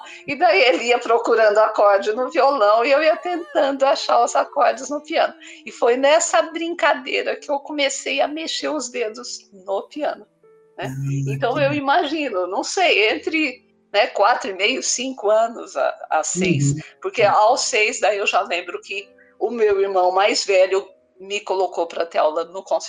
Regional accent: São José do Rio Preto, São Paulo, Brazil; Eu cresci e nasci em São José do Rio Preto, no estado de São Paulo, e fiquei lá até mais ou menos os 15, 16 anos de idade, quando daí eu mudei para a capital, né, para São Paulo, capital.

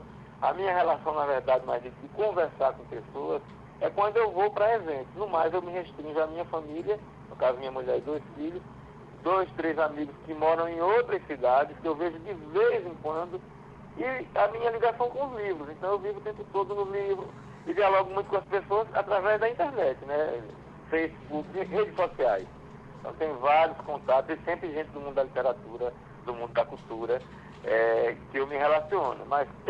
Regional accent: Alagoas, Brazil; Eu, na minha infância, na Alagoas, também fui escoteiro.

